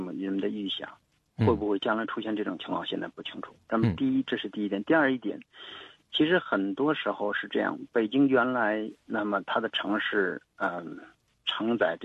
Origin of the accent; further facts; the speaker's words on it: Hebei, China; moved away; 我是河北人，虽然离开家乡已经二十多年了。